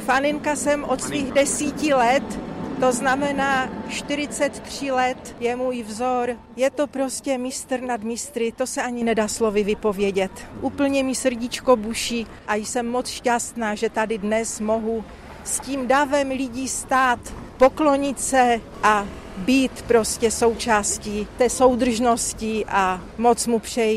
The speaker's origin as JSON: {"language": "Czech", "town": "Bohumín", "region": "Moravian-Silesian Region", "country": "Czechia", "said": "My jsme přijeli z Bohumína, z Moravy, vlakem ve 4 hodiny 20 minut jsme vyjeli."}